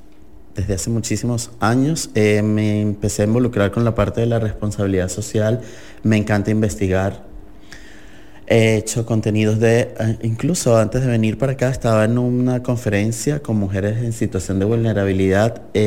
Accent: Venezuela; moved away; Bueno, soy venezolano, como por si no lo había notado por el acento.

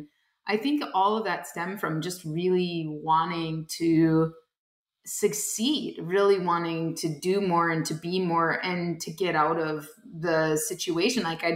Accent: Wisconsin, United States; Well, I grew up in Wisconsin. I was raised by a single mom

